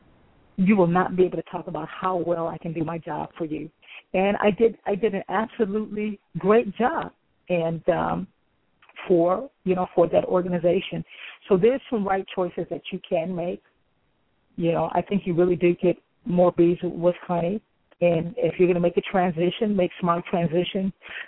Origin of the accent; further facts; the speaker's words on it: Midwest, United States; I'm originally from the Midwest, so moving to the South and living there